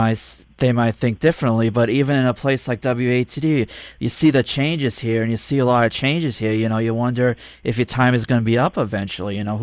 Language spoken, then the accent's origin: English; United States; Since I grew up on the Rhode Island border, I got to hear two oldies stations